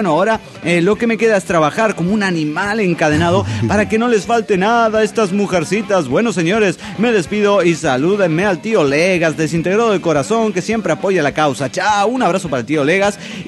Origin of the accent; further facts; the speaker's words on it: Monterrey, Nuevo León, Mexico; de Monterrey, Nuevo León, México.